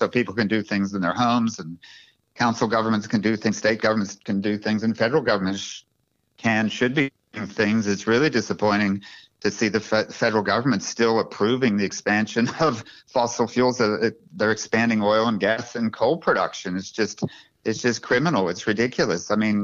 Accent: United States; now in Australia; you know, I grew up in the United States, but came down here, been here for like 40 years.

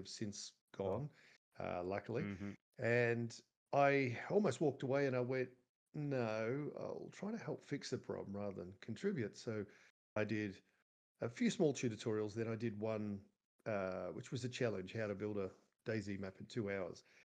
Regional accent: Queensland, Australia; And I came from Queensland down to where I've based my game, which is kind of irony.

